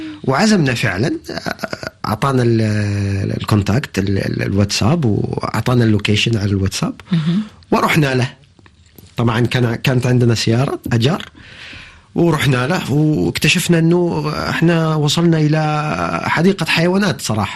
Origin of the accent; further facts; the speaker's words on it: France; أنا مولود في فرنسا ونشأت وكبرت ودرست في فرنسا، يعني أنا يعني إنتاج يعني فرنسي